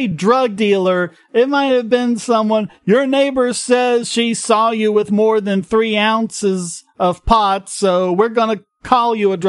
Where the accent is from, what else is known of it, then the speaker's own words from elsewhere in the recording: North Carolina, United States; So this story that I've linked to has a story from my home state of North Carolina.